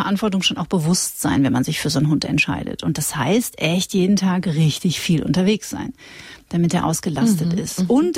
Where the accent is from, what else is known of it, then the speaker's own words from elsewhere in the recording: Witten, North Rhine-Westphalia, Germany; Und ich bin in Witten zur Schule gegangen, das ist in der Nähe von Dortmund.